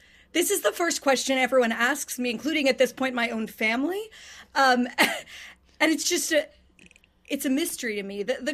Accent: Pittsburgh, Pennsylvania, United States; moved away as an adult; I grew up in the Jewish community of Pittsburgh. My parents are high school sweethearts. My dad's a political conservative. My mom is a liberal. I left Pittsburgh, went to Columbia University

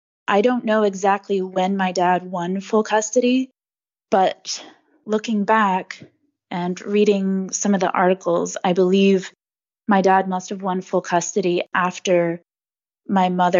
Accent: Louisiana, United States; born there; also born or lived in California / Oklahoma; So I was born in Louisiana, and then we moved to California.

